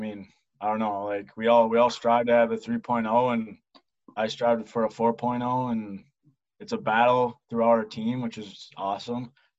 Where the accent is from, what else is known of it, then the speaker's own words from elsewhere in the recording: Minnesota, United States; I'm from Minnesota, so I had the Minnesota teams in my head, hoping to end there one day